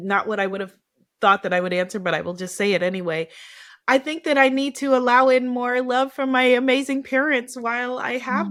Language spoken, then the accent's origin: English; New York, United States; as a New Yorker who does not drive and who a big fear that I had of been terrified of driving, but I'm leaving that in the dust and now live somewhere where I must drive.